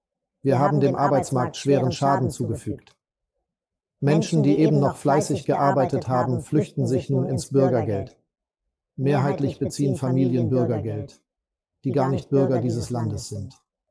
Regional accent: Hamburg, Germany; Als Hamburger möchte ich hier die ehrlichen Worte finden

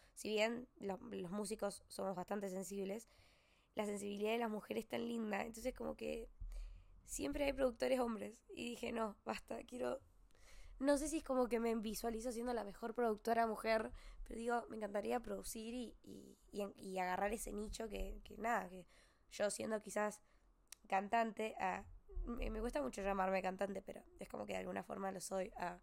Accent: La Florida, San Luis, Argentina; toda mi adolescencia la viví allá en la Florida, que acá, si ustedes buscan en internet, la Florida San Luis, van a entender un poquito más

